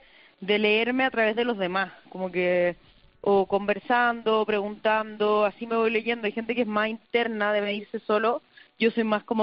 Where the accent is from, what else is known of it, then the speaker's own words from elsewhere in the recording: Chile; si me crié con aguacate, en Chile le decimos palta